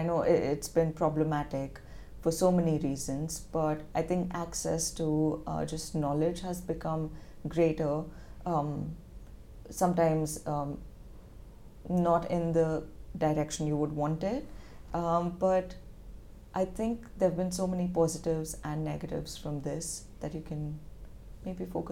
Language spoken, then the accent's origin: English; India; I think when I was growing up in India, I've been very privileged to grow up in a safe environment